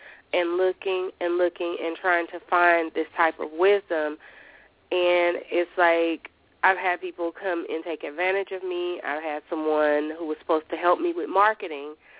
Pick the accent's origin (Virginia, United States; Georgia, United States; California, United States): Georgia, United States; Brunswick; I'm from Brunswick, Georgia.